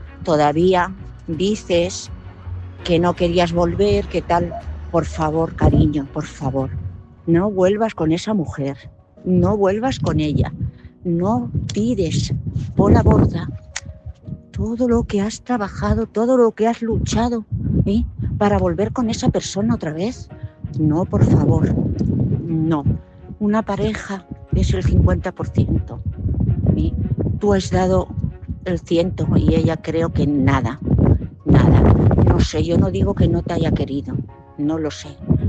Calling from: Madrid, Community of Madrid, Spain; de Madrid.

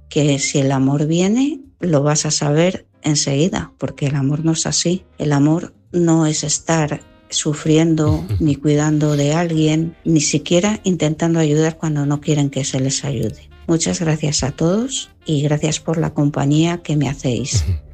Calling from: Valladolid, Castile and León, Spain; de Valladolid.

